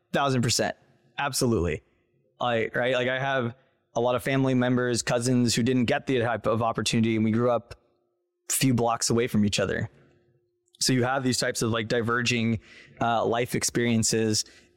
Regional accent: Santa Ana, California, United States; the city where I grew up in is in Santa Ana down in Orange County, it's 80% Mexican immigrants

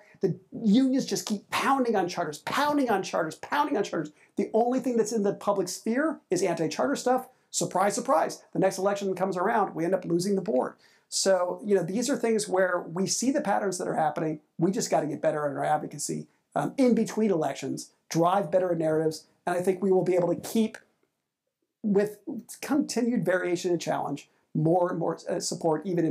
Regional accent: Denver, Colorado, United States; Denver's my hometown, too.

